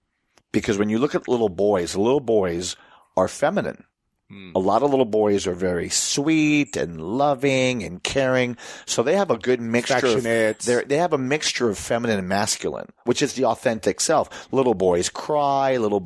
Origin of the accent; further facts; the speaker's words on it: Puerto Rico; And you know, we were also Americans growing up in Puerto Rico.